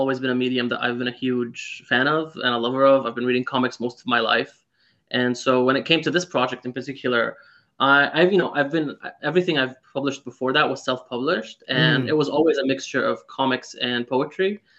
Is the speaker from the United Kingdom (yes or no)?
no; Syria; moved away as an adult; I was born and raised in Syria.